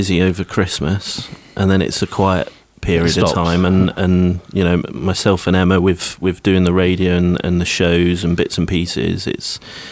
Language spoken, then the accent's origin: English; South West England, United Kingdom; now in Bristol, United Kingdom; I've been involved in Bristol nightlife probably for the last 15 years since I moved to Bristol from Devon.